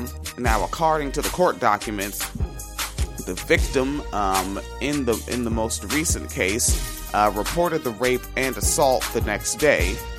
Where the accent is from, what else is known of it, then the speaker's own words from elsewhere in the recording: Washington, United States; I grew up in Washington State